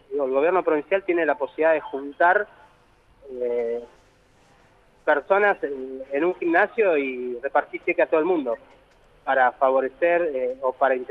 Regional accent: Viedma, Río Negro, Argentina; yo soy de Viedma, en el caso de Viedma estamos evaluando

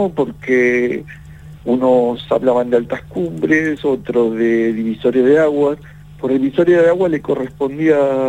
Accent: San Martín de los Andes, Neuquén, Argentina; now in Chile; estoy en Chile, sí, soy académico, trabajo aquí en Chile, pero vengo de San Martín de los Andes. Viví muchos años en San Martín de los Andes antes de venirme acá a Chile a seguir investigando.

